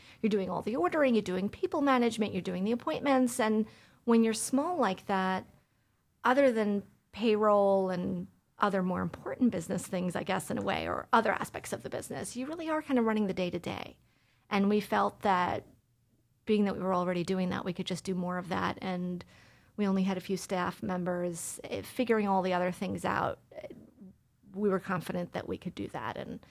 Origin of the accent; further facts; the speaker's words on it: Queens, New York, United States; I was born and raised in Queens